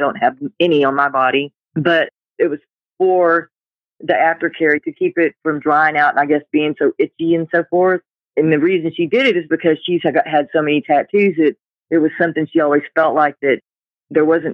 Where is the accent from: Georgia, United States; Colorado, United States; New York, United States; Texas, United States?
Texas, United States; Houston; In Humble. I grew up in Houston and the Humble area.